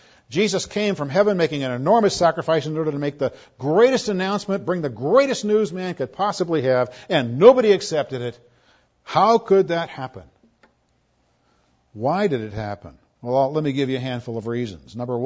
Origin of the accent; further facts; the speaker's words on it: Sedona, Arizona, United States; And I'm from Sedona. I can verify that.